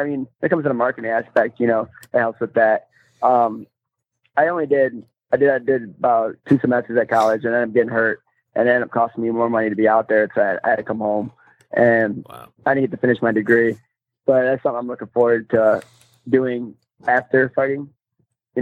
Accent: Monroe, United States; I still box, you know, 3-4 days a week, you know, out of my hometown in Monroe, where I started.

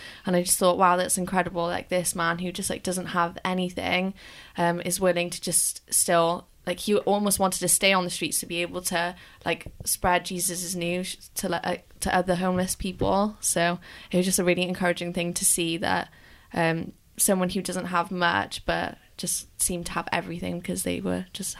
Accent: Wales, United Kingdom; Well, I'm originally from Wales, so I'd really like to go back to Wales

